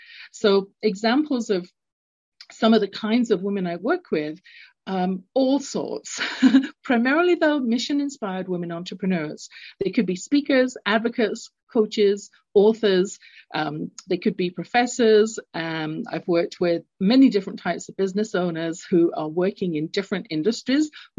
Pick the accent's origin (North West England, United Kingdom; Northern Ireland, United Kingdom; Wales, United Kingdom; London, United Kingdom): London, United Kingdom; now in North America; And I do that because I had an experience growing up, London, England. You can tell from my accent, I'm not born in North America.